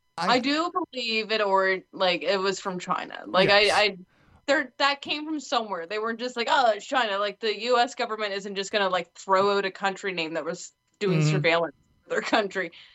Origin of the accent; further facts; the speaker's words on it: Canada; as a Canadian speaking to an American.